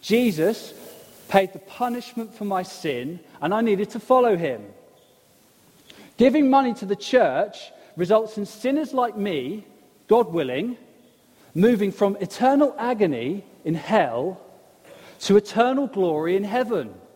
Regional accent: England, United Kingdom; It's now been at least 4 minutes and 12 seconds, but I'm English, so I shan't mention it.

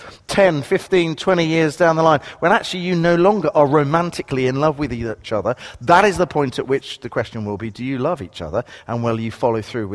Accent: Romford, London, United Kingdom; there were riots in my hometown of Romford.

